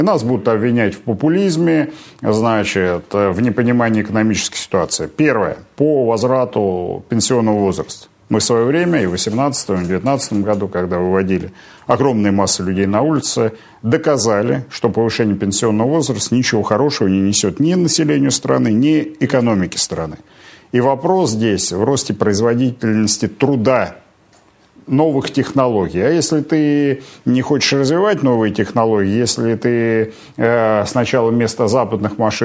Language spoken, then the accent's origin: Russian; Tula, Tula Oblast, Russia; Я сам из Тулы, и я благодарен своим землякам